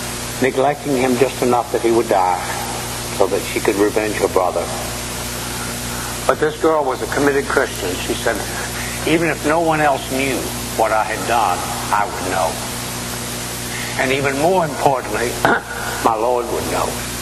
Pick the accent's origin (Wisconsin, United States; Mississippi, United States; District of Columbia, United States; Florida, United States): Mississippi, United States; I grew up in Mississippi many years ago, and most of the small farmers plowed with a walk-behind plow being pulled by a mule.